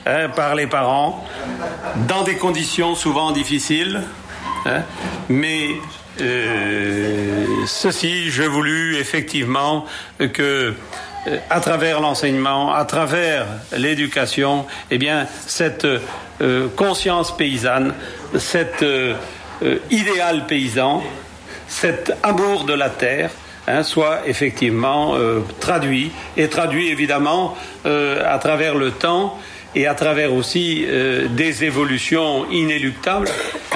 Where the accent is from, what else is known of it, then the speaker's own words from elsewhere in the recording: Brittany, France; effectivement j'habite le Puy de Dôme, mais je suis originaire d'une petite ville de Bretagne Gallo qui est des Côtes d'Armor. Voilà, alors mon origine est en fait un fils de paysan, de petit paysan, de salarié agricole de cette contrée